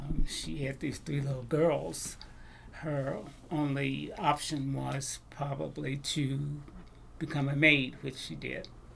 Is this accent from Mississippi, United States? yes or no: yes; Brookhaven, Mississippi, United States; I grew up in Brookhaven, Mississippi, which is in the southern part of Mississippi, right in the Jim Crow area, separate but equal schools.